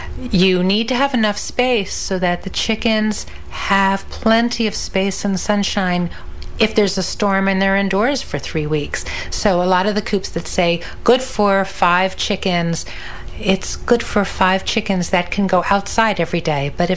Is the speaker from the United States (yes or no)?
yes; New England, United States; I come from New England, where we also have major storms and a lot of snow and ice